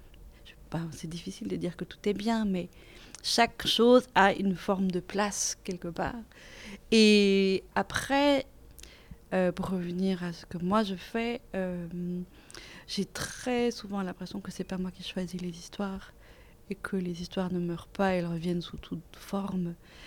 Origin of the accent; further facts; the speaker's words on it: Belgium; born there; Je suis née en Belgique, j'étais dans l'école de Crolly